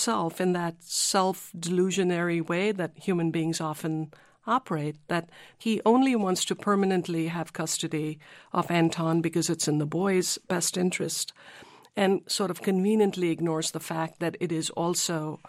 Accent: India; moved away as an adult; now in United States; You know, it is an undeniable fact that I was born and lived in India until I was 21. But it is also true that I've spent my entire adult life in the United States.

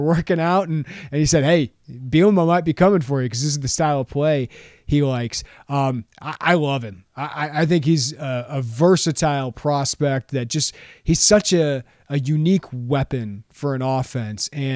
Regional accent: Illinois, United States; I remember reading about him in the Daily Herald when I got the Joliet paper in my hometown.

